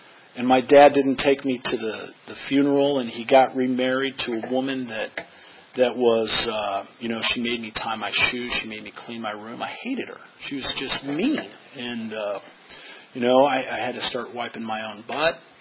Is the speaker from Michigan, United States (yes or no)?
no; Denver, Colorado, United States; So I want to tell you that I grew up in Denver, Colorado, and I was raised in a somewhat, I don't know, I guess you would call it a broken home.